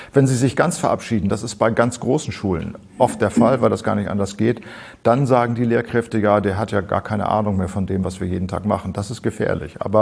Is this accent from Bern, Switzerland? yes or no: no; Thurgau, Switzerland